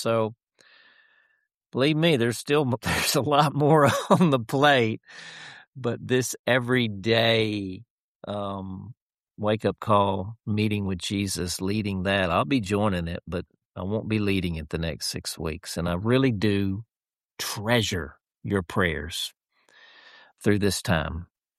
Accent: Dumas, United States; I have a funeral this afternoon in my hometown, getting to preside over the funeral, the celebration of life for an old family friend, Jan Farmer

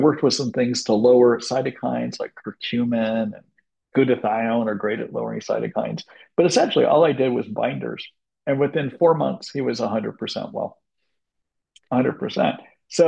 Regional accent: Indiana, United States; I grew up in Indiana

